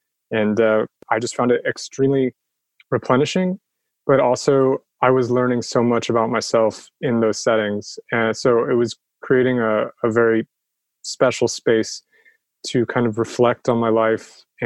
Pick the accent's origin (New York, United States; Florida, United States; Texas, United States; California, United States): California, United States; San Jose; although they're kind of in my backyard, I grew up in San Jose, I had not spent a lot of time in.